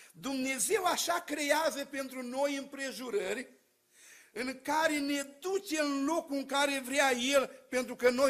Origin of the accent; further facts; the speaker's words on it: Suceava, Suceava County, Romania; Și stă, de unde ești? Ia Suceava. Din Suceava, de unde? Îi spun eu, de unde?